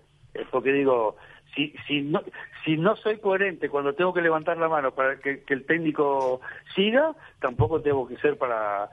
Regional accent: Uruguay; yo cuando voy al exterior digo, soy uruguayo

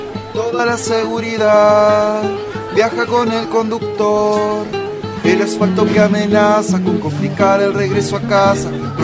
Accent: Montevideo, Uruguay; also born or lived in Canelones; Soy de Montevideo, estaba volviendo a Montevideo. Viví unos años en Canelones, pero hace mil años eso. Soy de Montevideo.

